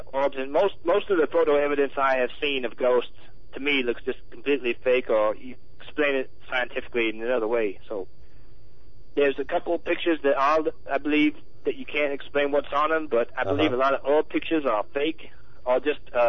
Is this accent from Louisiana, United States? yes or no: yes; Louisiana, United States; born there; I was born in Louisiana.